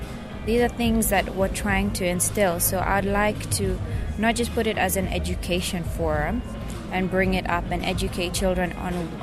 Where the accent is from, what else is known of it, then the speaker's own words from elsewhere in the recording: Mombasa, Mombasa County, Kenya; I come from Mombasa. I work as well in Mombasa.